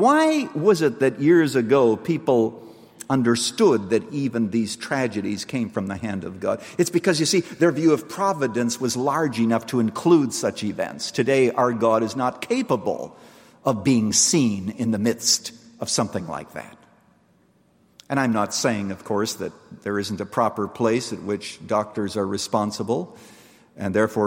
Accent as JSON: {"language": "English", "country": "Canada", "tie": "born or raised there", "said": "the church that I grew up in Canada."}